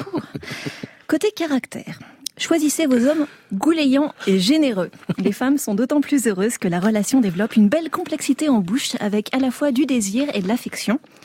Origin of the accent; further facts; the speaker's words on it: France; on est français